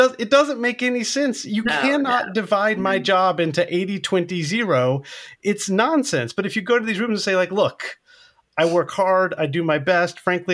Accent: United States; and I, as an American, I don't understand this

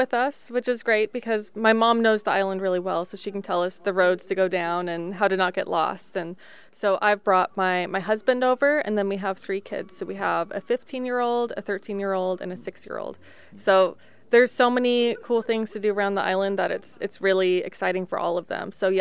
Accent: Boise, Idaho, United States; so I'm from the States, Boise, Idaho.

